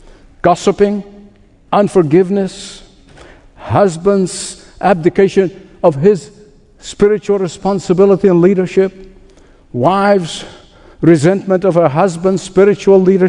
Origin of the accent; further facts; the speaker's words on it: Egypt; as a boy growing up in Egypt.